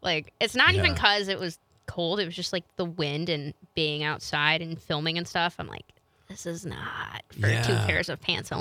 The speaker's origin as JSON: {"language": "English", "town": "Chicago", "region": "Illinois", "country": "United States", "tie": "born or raised there", "said": "being born and raised in Chicago, coming up here, winter's never been my forte."}